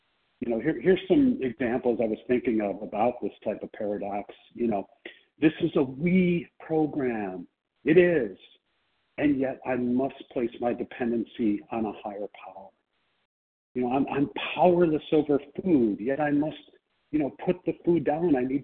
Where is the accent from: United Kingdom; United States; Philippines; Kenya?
United States; Chicago, Illinois; I am from Chicago